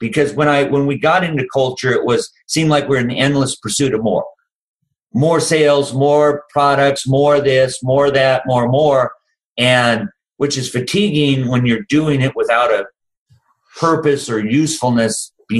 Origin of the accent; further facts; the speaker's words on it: North Dakota, United States; Let's embrace the fact we're from North Dakota.